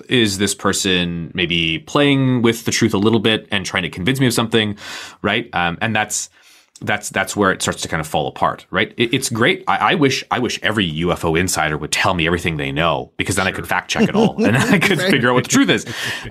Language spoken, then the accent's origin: English; Canada; Oh, sorry. I'm Canadian. I'm very critical of your weird gun laws.